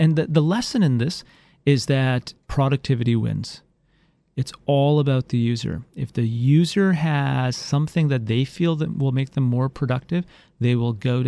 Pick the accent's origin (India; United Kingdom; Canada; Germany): Canada; Well, I did. I grew up in Canada.